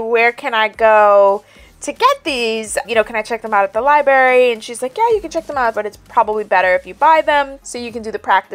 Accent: New York City, New York, United States; I ended up in foster care at the age of 8, and I moved from Brooklyn into the Bronx.

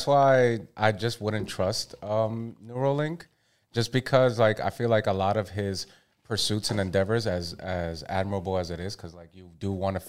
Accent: New York, United States; I'm such a New Yorker that I don't care too much about.

